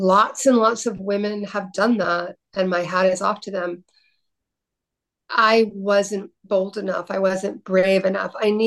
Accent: Baltimore, Maryland, United States; it just made perfect sense for me to try to write a PI novel set in my hometown of Baltimore.

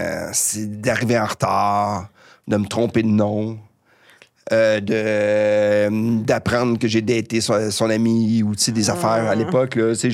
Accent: Saint-Eustache, Quebec, Canada; now in Montreal, Canada; je venais d'arriver à Montréal, tu sais, j'aimais la culture, tu sais, pour moi là, tu sais, j'étais parti de Saint-Eustache

